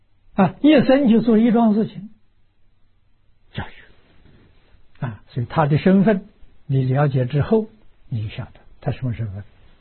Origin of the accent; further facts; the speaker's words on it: China; 我们中国人算虚岁，80岁啊